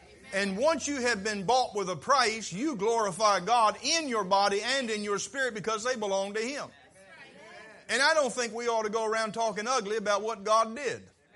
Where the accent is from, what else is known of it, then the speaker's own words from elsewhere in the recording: Vienna, Maryland, United States; I was born and raised in Vienna, and I'm trying hard to do something about Dorchester County coming out in me. My wife gave me a visa to come to Wicomico, and so far it's not been expired.